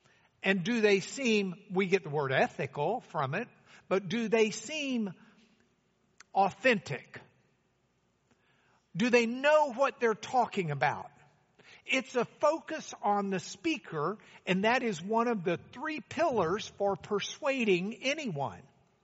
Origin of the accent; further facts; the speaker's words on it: Lubbock, Texas, United States; if you pronounce it the way we grew up pronouncing it in Lubbock.